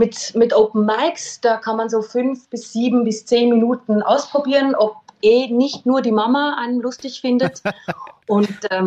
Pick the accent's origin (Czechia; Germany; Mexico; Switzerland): Switzerland; now in Vienna, Austria; Ich bin seit 17 Jahren in Wien. Deswegen würde ich mich auch mittlerweile als Wienerin bezeichnen. Fast mehr als Schweizerin oder so halb-halb.